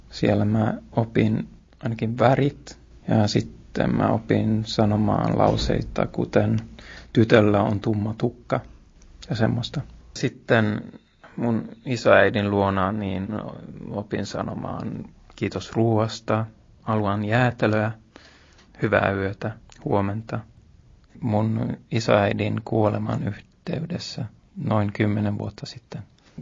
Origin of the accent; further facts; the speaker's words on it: Luleå, Norrbotten County, Sweden; born there; Olen syntynyt vuonna 1983 Luulajassa, Pohjois-Ruotsissa. Mun äiti on kotoisin Kalajoelta ja isä on Tornionjokilaaksosta, Ruotsin puolelta. Vanhemmat puhuivat ruotsia